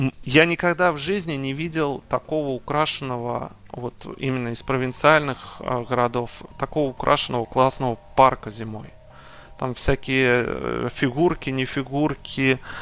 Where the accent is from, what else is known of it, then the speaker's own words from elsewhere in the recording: Oryol, Oryol Oblast, Russia; Я говорю, ну из Орла.